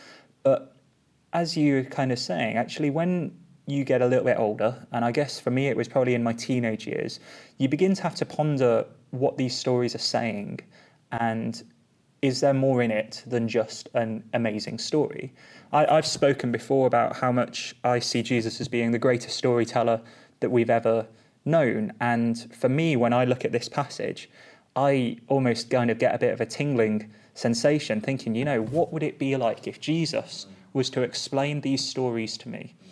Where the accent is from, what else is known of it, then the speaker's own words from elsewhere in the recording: Stoke-on-Trent, West Midlands, United Kingdom; also born or lived in Bristol; I actually grew up in Stoke. I've lived here until I was 18, went down to Bristol for a few years of uni and then came back here.